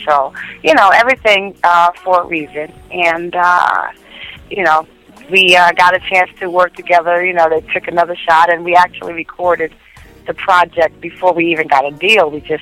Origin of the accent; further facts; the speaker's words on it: Brooklyn, New York, United States; We all knew each other, actually, from Brooklyn. We were all born and raised in Brooklyn, New York.